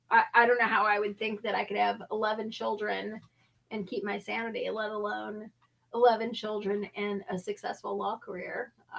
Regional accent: St. Louis, Missouri, United States; Like, growing up in St. Louis, like, that area.

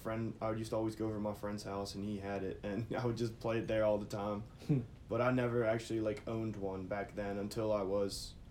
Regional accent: Baltimore, Maryland, United States; I grew up with that, and I grew up in Baltimore, and in the beginning, we didn't really live in the best type of neighborhood

